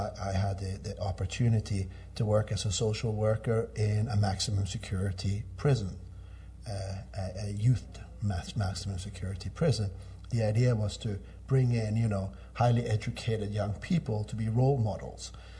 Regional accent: Norway; I was born and raised in Norway, which is an incredibly equitable society where, you know, men, women, and incomes are not determinants of your status as a human being.

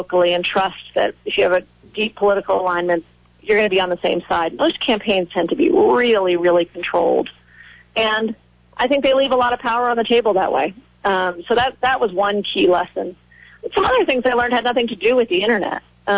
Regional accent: Norwich, Vermont, United States; I always joked, you know, you could just go back up to a general store in my hometown, Dan and Witt's, Norwich, and ask people, and they'd tell you I haven't lived there for a while.

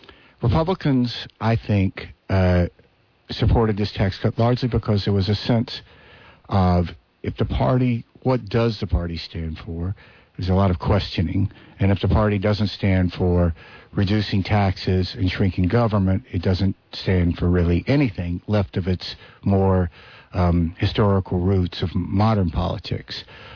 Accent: Mississippi, United States; I wrote this book about growing up in Mississippi called The Last Season that was focused on the bond that my father and I had when I was growing up

